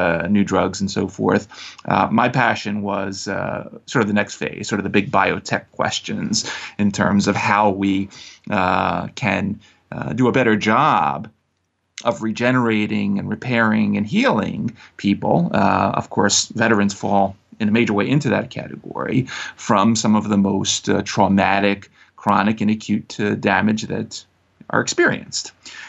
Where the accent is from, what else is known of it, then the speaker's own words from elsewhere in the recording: Philadelphia, Pennsylvania, United States; So I was brought up here in the Philadelphia area.